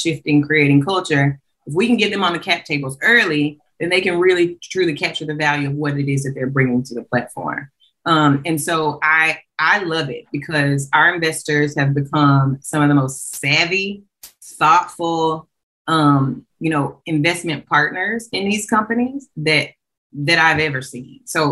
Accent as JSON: {"language": "English", "town": "Montgomery", "region": "Alabama", "country": "United States", "said": "Clark was everything. I'm from Alabama."}